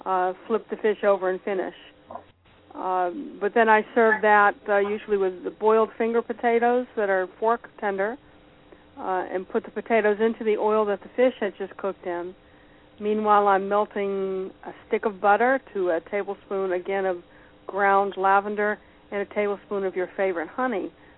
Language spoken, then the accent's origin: English; New England, United States; I'm originally from New England, and we have this little viola called the Johnny Jump Up.